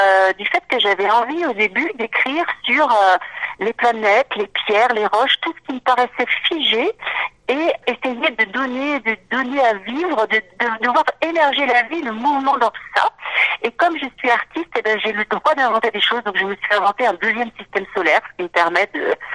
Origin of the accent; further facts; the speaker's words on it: Nantes, Pays de la Loire, France; Je suis auteure-compositrice, je viens de Nantes